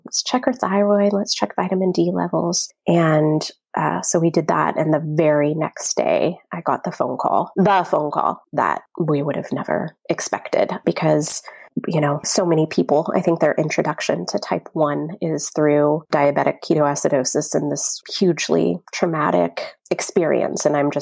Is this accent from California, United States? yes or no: yes; California, United States; now in Portland, United States; I'm formerly from the Bay Area of California, but we've been living in gloomy Portland, Oregon for the past 5 years.